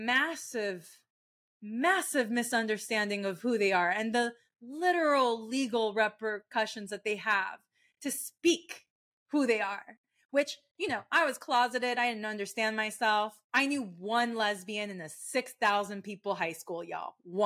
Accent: Florida, United States; I grew up in Florida, and Florida is Floriding right now.

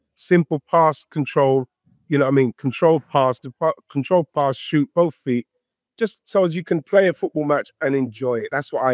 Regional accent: England, United Kingdom; And as an Englishman, of course I'm going to say it's a foul.

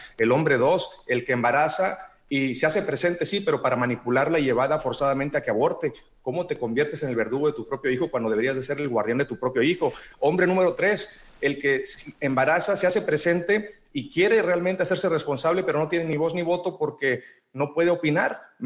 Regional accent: Mexico; como católico, mexicano, guadalupano

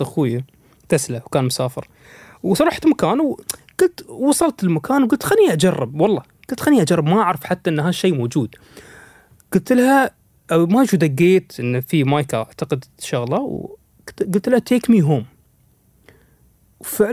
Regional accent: United Arab Emirates; بس نحن حياتنا ما توقفت خاصة عندنا في الإمارات يعني

